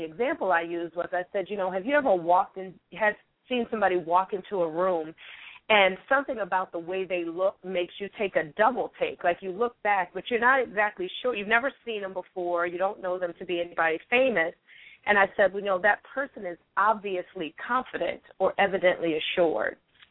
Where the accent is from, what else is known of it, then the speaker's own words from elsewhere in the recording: Philadelphia, Pennsylvania, United States; Yeah, when I was in the sixth grade, I went to a school in Jenkintown, Pennsylvania. My hometown is Philadelphia.